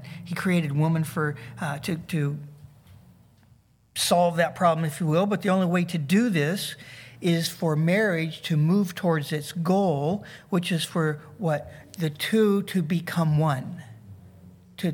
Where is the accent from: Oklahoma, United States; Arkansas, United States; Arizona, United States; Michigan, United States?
Oklahoma, United States; Talala; I grew up in Tallala